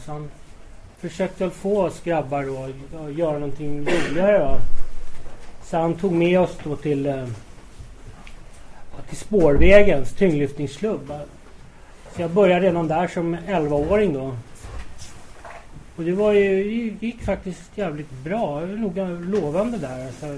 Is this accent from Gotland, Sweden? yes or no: no; Stockholm, Stockholm County, Sweden; den 14 juli, bara några kvarter härifrån på Södra BB. Och jag växte upp i Aspudden tillsammans med båda mina föräldrar.